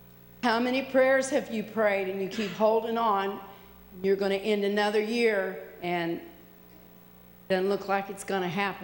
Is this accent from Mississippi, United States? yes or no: no; Arkansas, United States; now in Ohio, United States; I came from Arkansas.